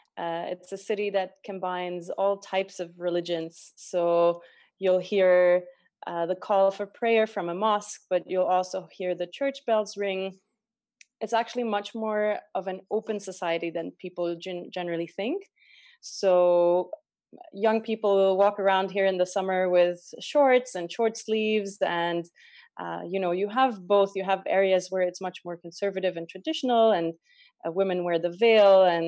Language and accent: English; Berlin, Germany; moved away as an adult; also born or lived in Palestine; now in Lebanon; So I'm half German, half Polish, and I grew up in Berlin. And I never ever thought that I would have anything to do with the Middle East or this region.